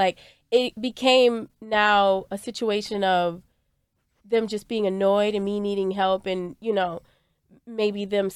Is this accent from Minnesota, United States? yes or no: yes; Minneapolis, Minnesota, United States; I'm from Minneapolis and, you know, as many incidents as that has went viral with police there, being born and raised there